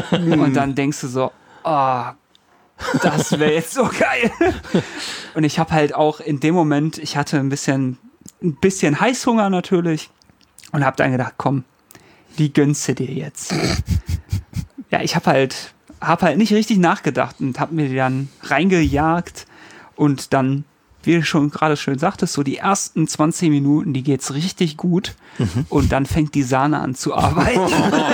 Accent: North Rhine-Westphalia, Germany; Ich komme ja aus NRW

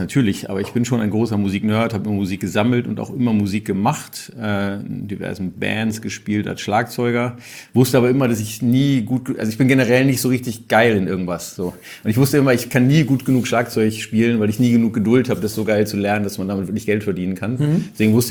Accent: Hamburg, Germany; Ich bin Hamburger

